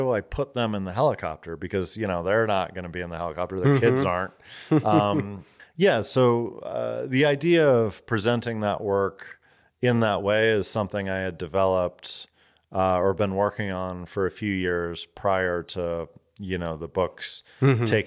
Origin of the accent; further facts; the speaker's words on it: Boston, Massachusetts, United States; I'm from Boston. You know, you gotta fight for what's yours.